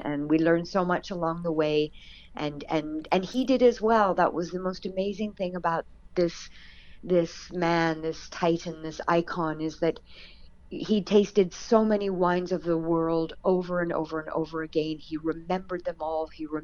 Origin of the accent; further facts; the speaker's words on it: Vancouver, British Columbia, Canada; And I said I was from Vancouver